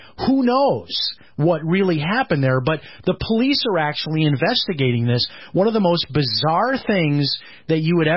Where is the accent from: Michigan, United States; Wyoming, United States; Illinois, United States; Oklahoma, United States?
Illinois, United States; Chicago; most of my relatives and friends from up north, from where I grew up in Chicago, they assume, oh … lives near Daytona